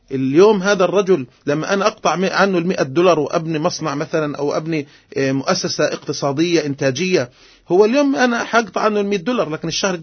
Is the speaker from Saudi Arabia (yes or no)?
no; Palestine; إحنا كشعب فلسطيني تعرضنا إلى المال المسيس من الدول الممولة بشكل كبير